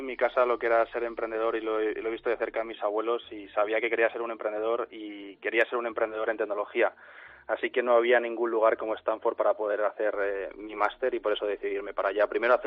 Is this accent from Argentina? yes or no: no; Madrid, Community of Madrid, Spain; Sí, sí, de Madrid.